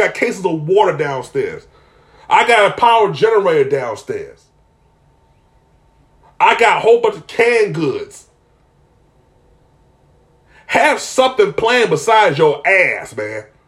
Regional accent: Philadelphia, Pennsylvania, United States; I'm originally from Philadelphia, so we got to talk about this.

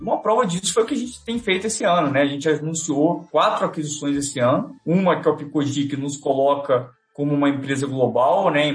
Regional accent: Minas Gerais, Brazil; como bons mineiros, a gente é cauteloso, né?

